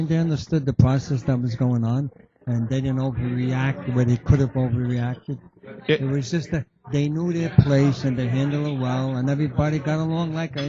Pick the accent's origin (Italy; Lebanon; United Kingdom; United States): Italy; moved away; my father, we came here from Italy. There's a lot of beautiful Italian people, work hard and everything.